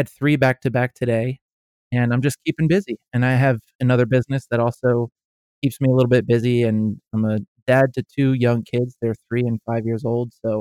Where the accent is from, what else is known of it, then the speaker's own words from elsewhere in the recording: New Jersey, United States; now in Atlanta, United States; I'm born and raised in New Jersey, but I've been living in Atlanta for about 11 years now, and I call this home and I love it here.